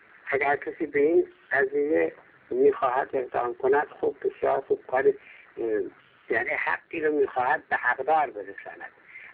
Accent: Iran; ما اول ایرانی هستیم، بعد بلوچیم، بعد بلوچیم، بعد ایرانی هستیم، بعد کردیم، ایرانی هستیم، بعد خراسانی هستیم، ایرانی هستیم، بعد آذربایجانی هستیم،

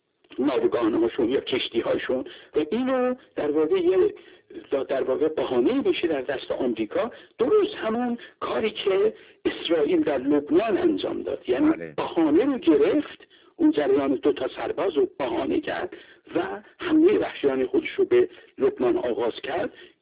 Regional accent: Iran; من خودم به عنوان یک ایرانی معتقدم که امیدوارم هیچ اتفاقی نیفته

